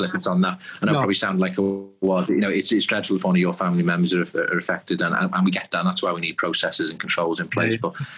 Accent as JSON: {"language": "English", "town": "Liverpool", "region": "North West England", "country": "United Kingdom", "said": "because obviously we're from Liverpool, myself and Richard"}